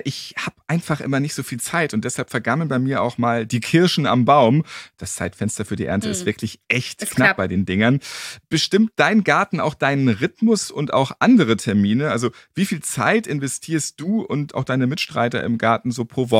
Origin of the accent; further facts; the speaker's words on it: Hamburg, Germany; Ich bin ja auch Hamburger